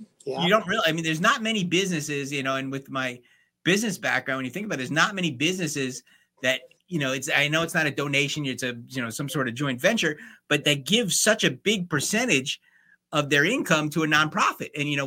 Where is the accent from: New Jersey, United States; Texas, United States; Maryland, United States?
New Jersey, United States; And I remember when I grew up in New Jersey that my church used to make money somehow from a carnival.